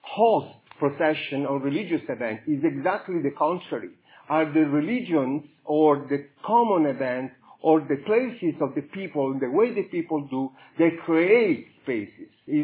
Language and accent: English; Catania, Sicily, Italy; English is a second language; I come from Catania. My last place is Catania.